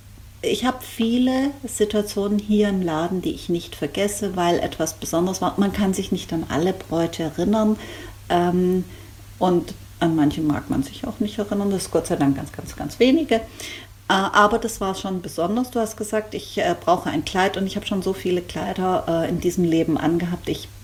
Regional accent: Baden-Württemberg, Germany; Ich bin auch Schwabe.

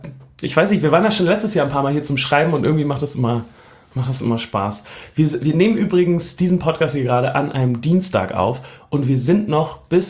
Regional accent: Hamburg, Germany; so ungefähr fühlt sich Berlin auch als Hamburger an.

